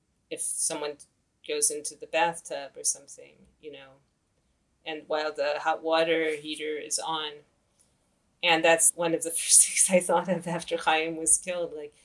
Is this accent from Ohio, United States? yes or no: yes; Cincinnati, Ohio, United States; moved away as an adult; now in Israel; I grew up in Cincinnati, Ohio. I moved to Israel in 1990.